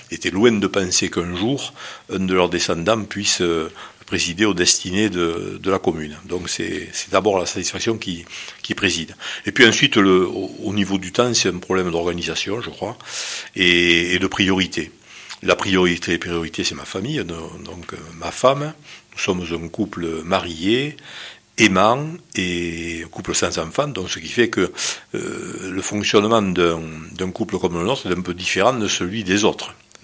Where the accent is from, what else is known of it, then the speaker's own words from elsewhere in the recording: Port-la-Nouvelle, Occitanie, France; je suis originaire de Port-la-Nouvelle. Mes grands-parents, côté maternel, sont des immigrés espagnols qui sont arrivés dans les années 20-25.